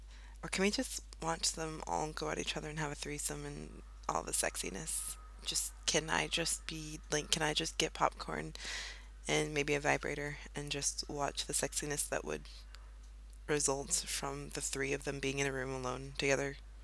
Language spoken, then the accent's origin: English; United States; now in Germany; I live in Germany. I'm American, but I live in Germany.